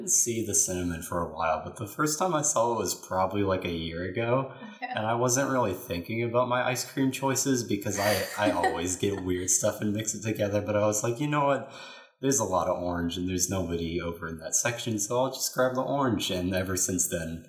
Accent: Kentucky, United States; So I thought about this question because I am from Kentucky.

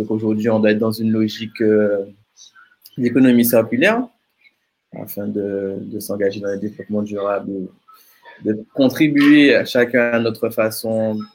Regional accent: Guadeloupe; une autre option aussi qui n'a pas encore été explorée chez nous en Guadeloupe

